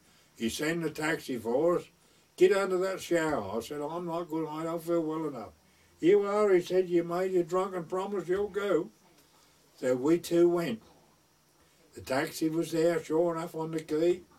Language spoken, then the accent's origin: English; East of England, United Kingdom; I said, well, he recognised my voice, where I come from. I said, he told me I come from North Essex.